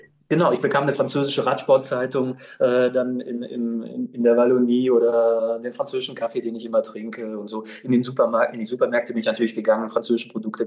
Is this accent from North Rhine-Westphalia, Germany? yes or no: yes; Bonn, North Rhine-Westphalia, Germany; Ja, ich bin gebürtig aus Bonn, da bin ich auch zur Schule gegangen